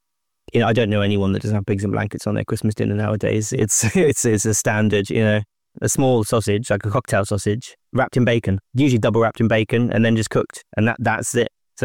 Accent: Kidderminster, West Midlands, United Kingdom; I grew up in the middle of England, a place near, it's sort of the Midlands, we call it, near Birmingham, a little town called Kidderminster. Then went to Southampton on the south coast for university, moved to London for about 8 or 9 years.

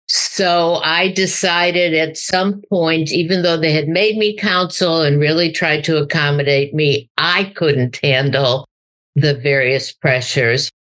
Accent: Chicago, Illinois, United States; I grew up in Chicago.

